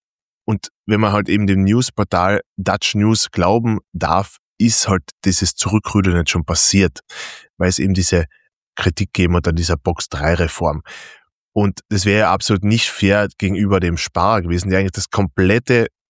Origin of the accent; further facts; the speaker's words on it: Austria; Bei uns in Österreich ist es ja anders.